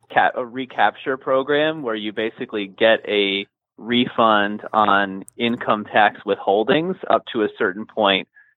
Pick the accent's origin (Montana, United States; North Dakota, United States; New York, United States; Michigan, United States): Michigan, United States; Ann Arbor; also born or lived in Boston; Yeah, I am from Michigan. I grew up here in Ann Arbor.